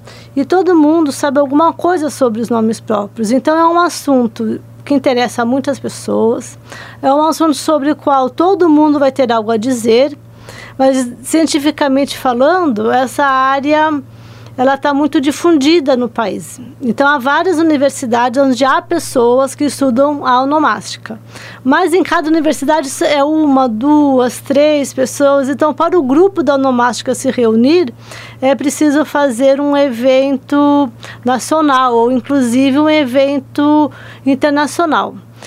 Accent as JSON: {"language": "Portuguese", "region": "São Paulo", "country": "Brazil", "tie": "born or raised there", "said": "Eu sou nascida e criada em São Paulo, na capital."}